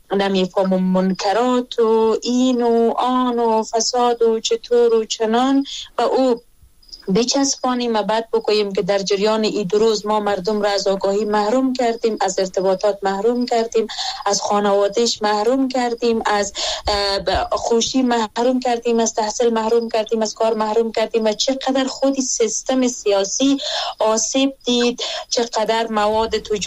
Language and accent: Persian; Afghanistan; born or raised there